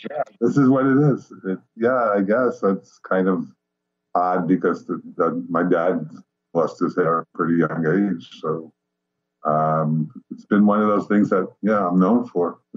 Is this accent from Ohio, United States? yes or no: no; Richmond Hill, New York, United States; My first 37 years was spent in various places in Queens. I grew up my first 10 years in Richmond Hill, moved to South Jamaica